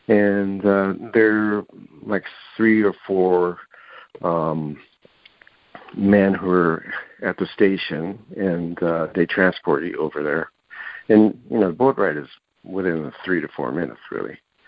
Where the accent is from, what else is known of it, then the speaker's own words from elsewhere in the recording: Japan; When I'm born and raised in Japan for, I need to tell it that first.